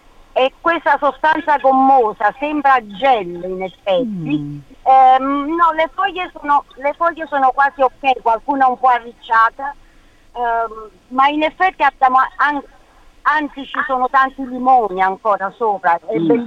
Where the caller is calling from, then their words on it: Sydney, New South Wales, Australia; Dunque, siamo da Sydney, abbiamo un problema con un nostro albero di limone.